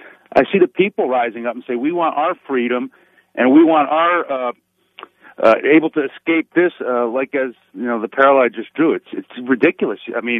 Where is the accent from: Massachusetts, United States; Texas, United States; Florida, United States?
Massachusetts, United States; I'm from Western Mass, where your author was from, your guest.